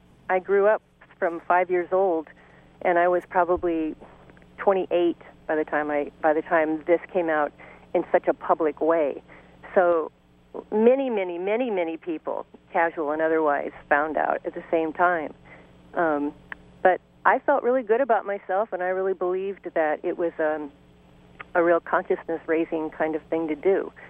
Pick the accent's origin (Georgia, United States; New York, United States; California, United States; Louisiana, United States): California, United States; San Jose; But I came out in my hometown in a full-page article in the San Jose Mercury News.